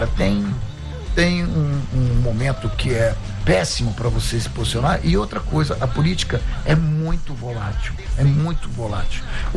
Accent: Rio de Janeiro, Brazil; Eu sou carioca.

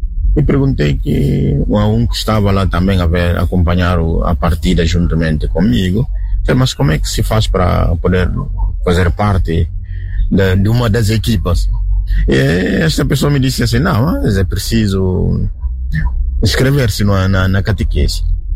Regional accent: Guinea-Bissau; born there; como disse, padre diocesano da Guiné-Bissau. Nasci na Guiné ao mesmo tempo. Sou da família que não é cristã

